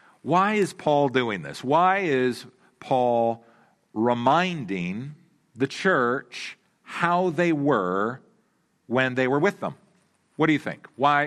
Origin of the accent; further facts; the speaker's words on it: Oregon, United States; But I grew up in Oregon. We hug trees. We don't kill them.